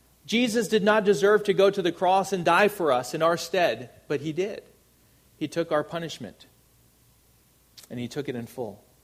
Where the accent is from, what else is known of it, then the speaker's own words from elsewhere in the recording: Anaheim, California, United States; born there; And I was born in Anaheim